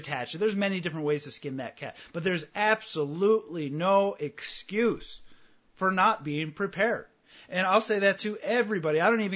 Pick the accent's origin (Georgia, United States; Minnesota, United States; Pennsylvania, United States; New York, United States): New York, United States; I mean, I grew up in Western New York, which gets brutally cold and the weather changes on a whim.